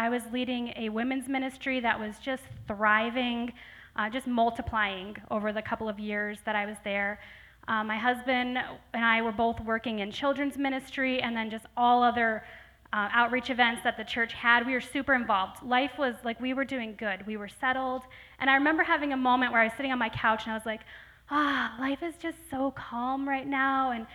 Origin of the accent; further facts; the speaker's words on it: New York, United States; Now, I'm from Northern New York, so that in itself was a really big step for me.